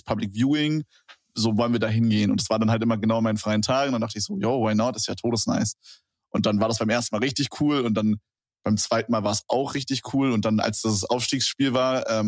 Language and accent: German; Berlin, Germany; Und ich komme ja aus Berlin